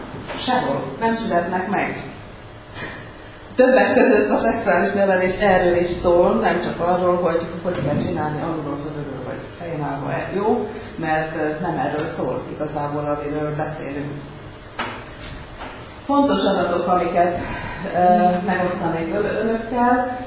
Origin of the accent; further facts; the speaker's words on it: Kecskemét, Bács-Kiskun, Hungary; én ugye kecskeméti vagyok